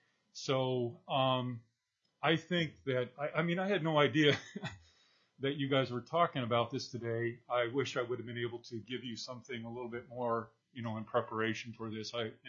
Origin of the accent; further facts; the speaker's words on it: Juneau, Alaska, United States; because I people I grew up with in Juneau, I go to Hoonah, and there's just so much resentment out there.